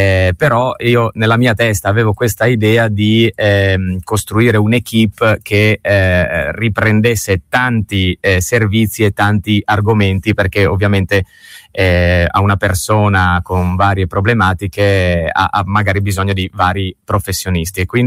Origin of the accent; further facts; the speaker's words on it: Tolmezzo, Friuli-Venezia Giulia, Italy; Io sono di Tolmezzo